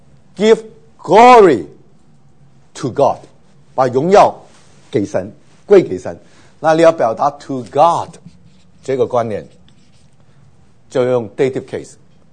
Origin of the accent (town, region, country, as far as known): China